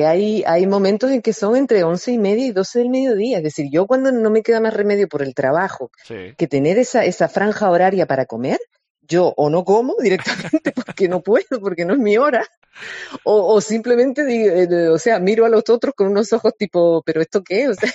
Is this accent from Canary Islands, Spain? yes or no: yes; La Orotava, Canary Islands, Spain; Yo soy de la Orotava, sí, un pueblo de un barrio, de la Perdoma, de la Orotava, que está en la Orotava.